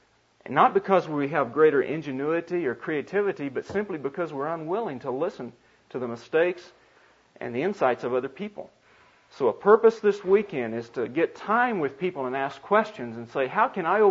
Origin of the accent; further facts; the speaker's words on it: the South, United States; since I'm from the South too